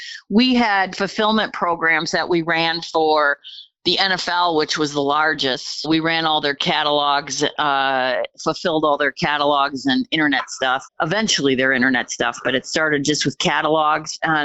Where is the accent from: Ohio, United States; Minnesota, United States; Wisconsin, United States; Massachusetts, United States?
Wisconsin, United States; Wausau; growing up in Wausau, I thought I couldn't wait to get out.